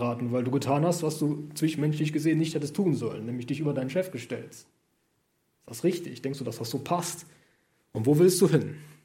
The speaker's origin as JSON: {"language": "German", "region": "North Rhine-Westphalia", "country": "Germany", "lives_now": "Saarland, Germany", "said": "Ich komme aus Nordrhein-Westfalen. Im Saarland anzukommen, ist tatsächlich eine Hürde."}